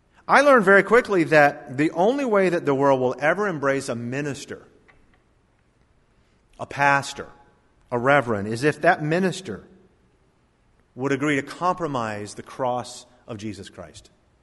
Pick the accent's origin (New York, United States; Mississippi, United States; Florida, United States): Florida, United States; Jupiter; My brother worked here in Jupiter in high school. My dad worked here for many years back when I was in high school here. And this is my hometown.